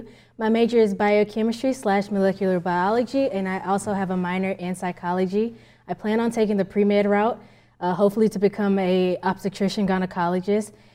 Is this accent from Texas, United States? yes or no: yes; Beaumont, Texas, United States; I'm from Beaumont, Texas.